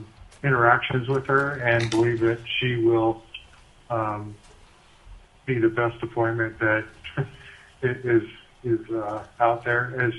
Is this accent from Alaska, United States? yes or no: yes; Unalakleet, Alaska, United States; I'm from Nome. I grew up in Unalakleet as a subsistence and commercial fisherman, fished on the Yukon River commercially, and now fish Northtown Red King Crab.